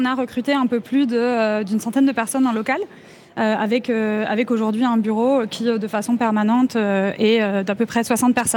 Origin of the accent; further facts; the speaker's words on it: Bourgogne-Franche-Comté, France; born there; puisque moi je suis née en Franche-Comté, donc pas du tout à Paris